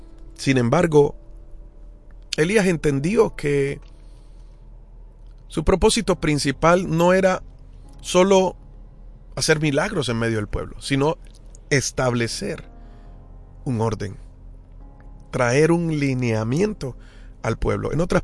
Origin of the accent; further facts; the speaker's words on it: Colombia; Porque yo soy colombiano.